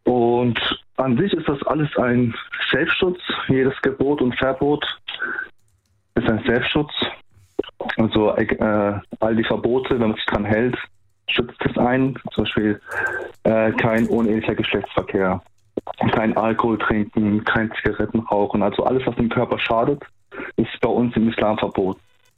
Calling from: Offenburg, Baden-Württemberg, Germany; Ich komme aus Offenburg.

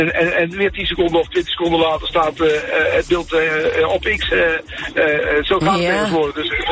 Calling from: Velsen, North Holland, Netherlands; ik kom vanuit Velsen, vanuit Telstar.

